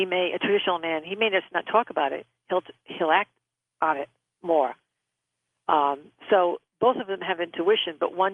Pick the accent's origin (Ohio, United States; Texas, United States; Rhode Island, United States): Rhode Island, United States; I'm originally from Rhode Island